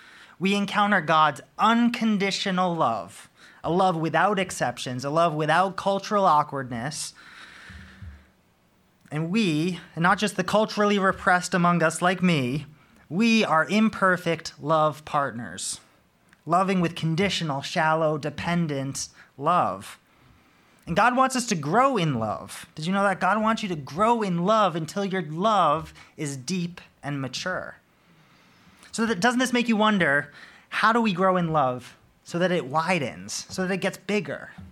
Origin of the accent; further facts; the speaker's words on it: United States; accent: American; You can't tell from my American twang, but I'm from a British family that is especially British